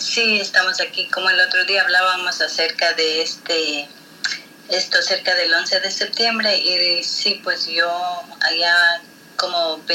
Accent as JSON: {"language": "Spanish", "country": "Ecuador", "moved": "yes", "lives_now": "Brooklyn, United States", "said": "Bueno, yo vivo en Brooklyn, pero trabajo en Manhattan. En el mismo lugar, desde que vine de Ecuador, pues no me he mudado a ningún otro condado, resido en el mismo lugar"}